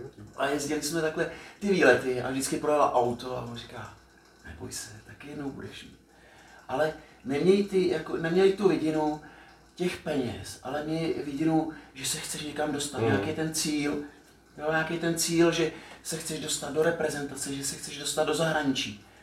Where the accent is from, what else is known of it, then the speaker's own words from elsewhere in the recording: Příbram, Central Bohemian Region, Czechia; Já jsem rodák Příbramák a tohleto a na Příbram nedám dopustit